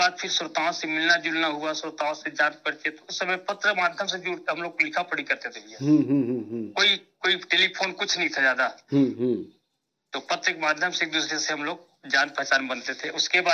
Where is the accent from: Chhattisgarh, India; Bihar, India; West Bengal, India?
Chhattisgarh, India; Chhuri Kala; और मैं नगर पंचायत छुरी कला जिला कोरबा छत्तीसगढ़ का रहने वाला हूँ। मेरी शिक्षा दीक्षा तो यही हुई है